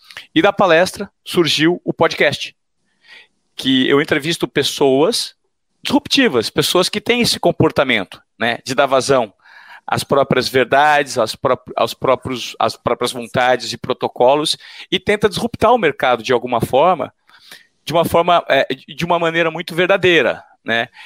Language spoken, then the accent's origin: Portuguese; Presidente Venceslau, São Paulo, Brazil; Eu me lembro que eu fui criado em Venceslau